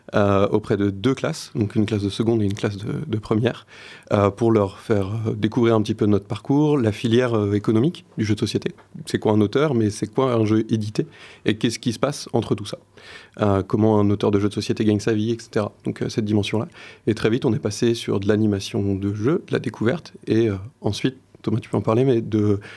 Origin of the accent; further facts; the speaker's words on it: Bressuire, Nouvelle-Aquitaine, France; moi, je suis originaire de Bressuire, donc pas loin de chez Thomas. Et j'ai étudié, entre autres, à Poitiers.